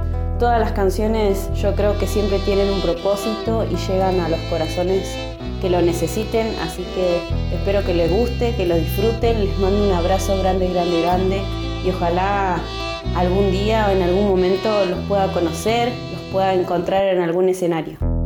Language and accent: Spanish; Río Mayo, Chubut, Argentina; Arranqué a tocar la guitarra y a cantar en mi pueblo, en Río Mayo, a los 6 añitos.